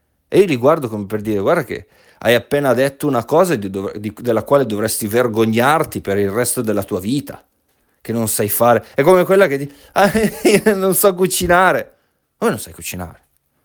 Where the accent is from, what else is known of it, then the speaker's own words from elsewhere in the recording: Piedmont, Italy; now in United States; io sono venuto qua in America, io vengo dalla Valsesia, dalle montagne della Valsesia in Piemonte, sono cresciuto rugged, vuol dire sono cresciuto molto molto in modo selvaggio